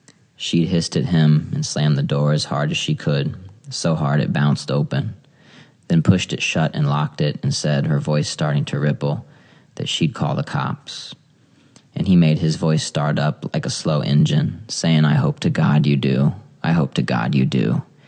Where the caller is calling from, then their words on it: Ohio, United States; I'm reading from Ohio.